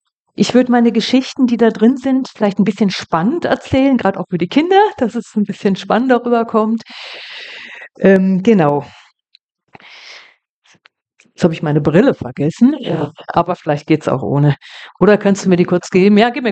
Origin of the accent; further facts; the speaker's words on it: Bochum, North Rhine-Westphalia, Germany; born there; ich komme aus Nordrhein-Westfalen und ich bin in Bochum geboren worden.